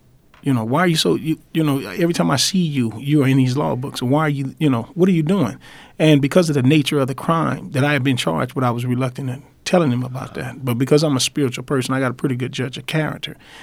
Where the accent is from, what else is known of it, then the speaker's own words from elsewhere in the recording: Los Angeles, California, United States; In fact, I was born and raised here in South Central Los Angeles.